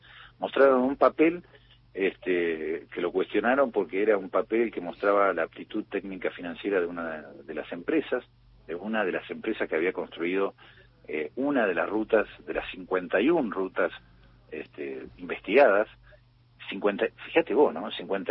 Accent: Patagonia, Argentina; cualquier patagónico, yo soy de la Patagonia

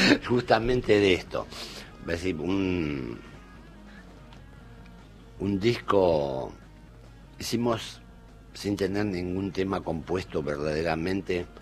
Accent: Argentina; nos identifica como argentinos

